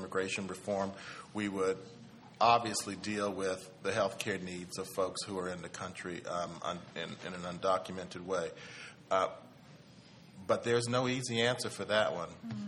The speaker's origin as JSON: {"language": "English", "region": "California", "country": "United States", "said": "I'm from California, so you understand that I know how it impacts us in California."}